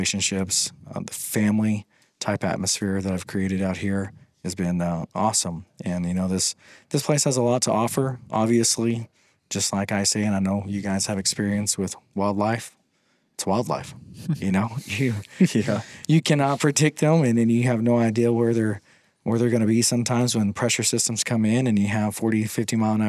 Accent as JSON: {"language": "English", "town": "Plainview", "region": "Nebraska", "country": "United States", "tie": "born or raised there", "said": "just west of my hometown of Plainview and Alton in the Sandhills"}